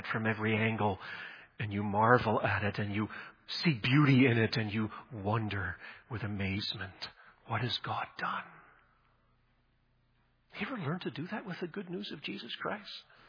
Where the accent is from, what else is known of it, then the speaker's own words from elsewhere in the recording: Nigeria; I grew up in the Misha field in Nigeria in a place with no running water and electricity